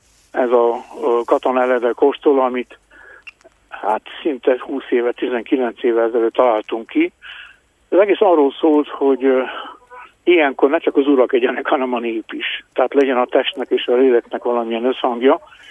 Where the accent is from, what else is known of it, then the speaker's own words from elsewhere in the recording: Gheorgheni, Harghita, Romania; Mindannyian gyergyóiak vagyunk.